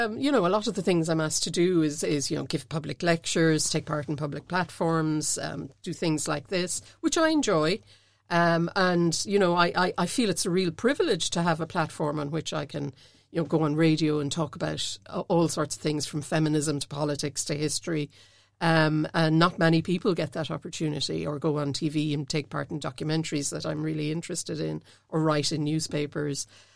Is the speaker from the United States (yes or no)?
no; Munster, Ireland; I think most people know I'm from Kerry.